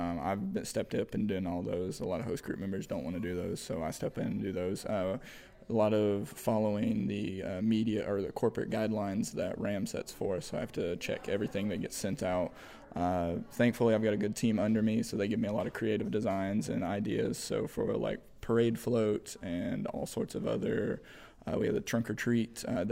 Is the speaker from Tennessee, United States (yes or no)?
yes; Lenoir City, Tennessee, United States; I'm a biochemistry major with a pre-dental focus, and I'm from Lenoir City, Tennessee.